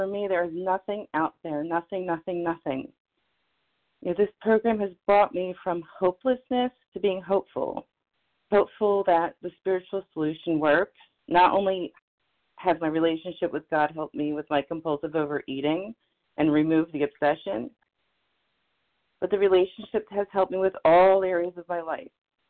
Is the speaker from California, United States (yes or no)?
no; New Jersey, United States